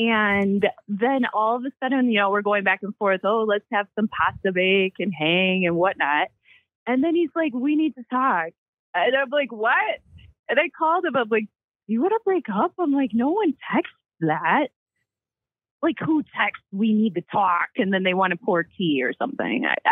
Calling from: Delavan, Wisconsin, United States

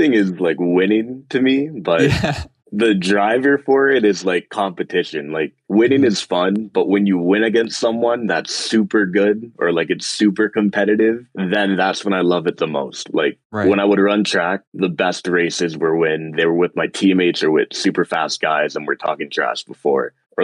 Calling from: Windsor, Ontario, Canada; All right. … I'm calling from Windsor, Ontario.

